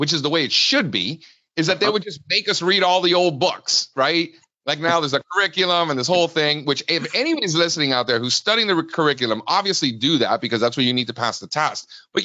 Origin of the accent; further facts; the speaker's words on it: Miami, Florida, United States; I grew up in Miami. Both my parents were born in Cuba. So I'm first generation here in the country